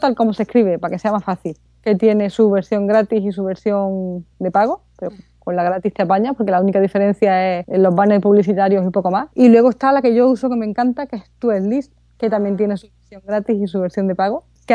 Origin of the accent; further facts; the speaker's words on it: Andalusia, Spain; accent: Andalusian; A mí con mi acento andaluz y hablando rápido